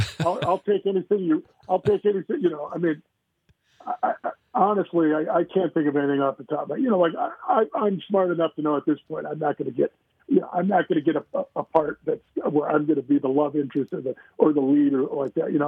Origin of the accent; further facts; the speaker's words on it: Appleton, Wisconsin, United States; it's just how you're raised, where we were raised and the place where we were raised